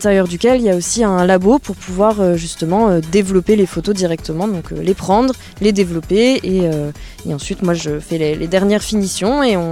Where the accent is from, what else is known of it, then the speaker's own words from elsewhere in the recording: Rennes, Brittany, France; je suis avec Jérôme Corollaire. On est de Rennes.